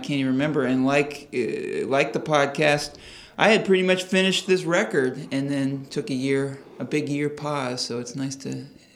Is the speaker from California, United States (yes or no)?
yes; California, United States; We grew up in the Central Valley, way out near Modesto.